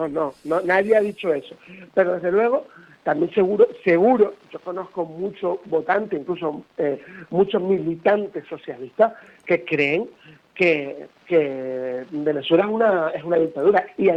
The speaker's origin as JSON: {"language": "Spanish", "region": "Canary Islands", "country": "Spain", "said": "Porque soy canario y porque en Canarias viven muchísimos venezolanos"}